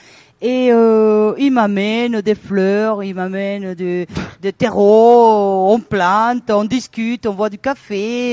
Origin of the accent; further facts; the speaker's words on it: Venezuela; French is a second language; now in Rodez, France; Je viens de Venezuela.